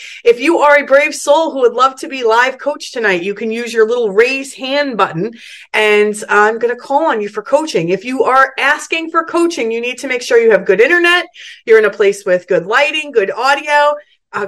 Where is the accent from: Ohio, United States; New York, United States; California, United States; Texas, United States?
New York, United States; I am from New York, but today I am coming to you from Florida. We spend every year this time of year in Florida.